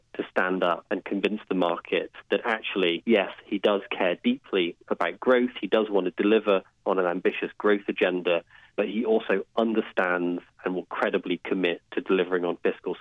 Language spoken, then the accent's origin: English; United Kingdom; Well, I'm a Brit.